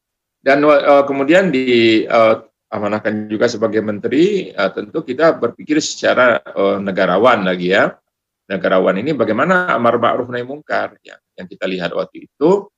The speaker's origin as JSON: {"language": "Indonesian", "region": "Sumatra", "country": "Indonesia", "said": "karena saya berasal dari Sumatera"}